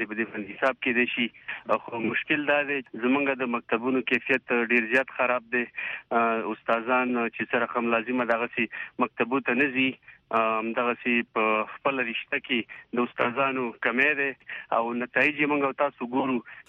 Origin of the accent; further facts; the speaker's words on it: Kunar, Afghanistan; زه د کونړ ولایت د یو بچی په حیث باندې دا ویلی شم